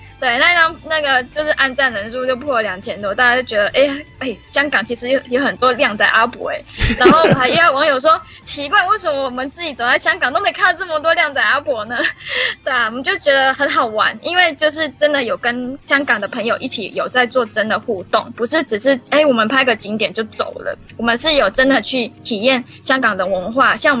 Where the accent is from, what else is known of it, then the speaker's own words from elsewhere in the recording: Taiwan; 我们是从台湾来的扑街少女